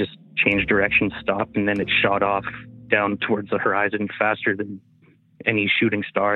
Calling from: Smithers, British Columbia, Canada; From Smithers, BC.

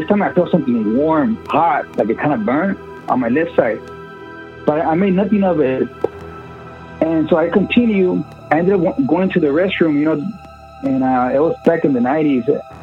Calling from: Los Angeles, California, United States; I'm calling from Los Angeles.

